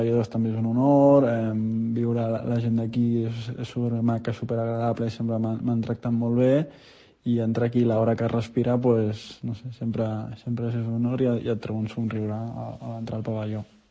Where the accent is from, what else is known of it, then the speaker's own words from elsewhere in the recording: Cerdanyola, Catalonia, Spain; que soc de Cerdanyola, per mi és com casa meva